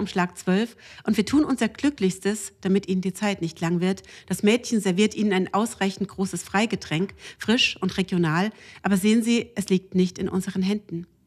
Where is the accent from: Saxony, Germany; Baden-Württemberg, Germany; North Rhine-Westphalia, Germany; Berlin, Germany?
Saxony, Germany; Plauen; also born or lived in Leipzig; ich komme ja aus Plauen